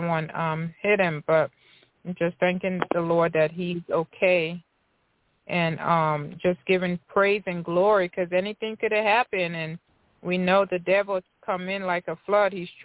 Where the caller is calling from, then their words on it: Tennessee, United States; I'm calling from Tennessee.